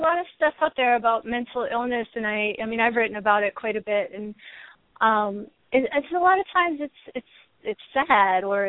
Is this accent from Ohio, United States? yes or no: yes; Ohio, United States; It's just I'm from Ohio. And so Ohio, you know, is kind of hurting right now in general, but especially areas like Toledo and, you know, certain areas that I grew up going to a lot